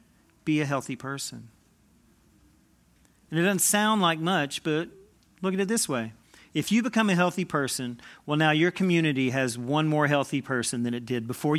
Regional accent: Tennessee, United States; now in Campbellsville, United States; I grew up in Tennessee. I'm sorry for those of you that are just now learning that about me.

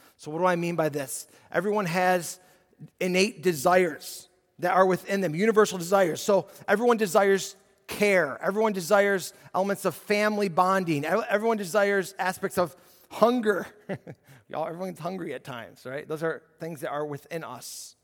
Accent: Illinois, United States; we're from Illinois, so now a number of them haven't been to D.C.

